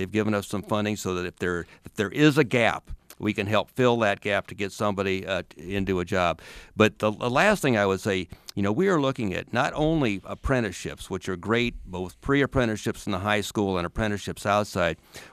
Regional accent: Iowa, United States; I was born and raised in Iowa County on a farm south of Homestead, so we may be on the same gravel road.

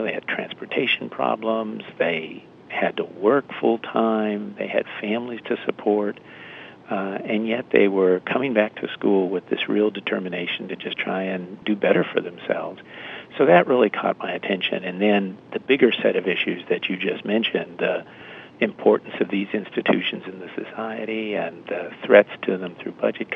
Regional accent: California, United States; in some states, like my home state of California, they're facing really significant cuts

